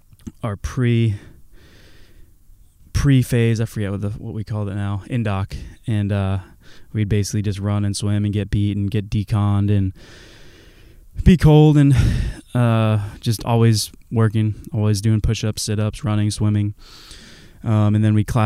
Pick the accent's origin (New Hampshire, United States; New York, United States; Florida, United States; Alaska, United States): New Hampshire, United States; You know, I came from New Hampshire, would not be thrilled to have gone back to Virginia Beach, which I had never been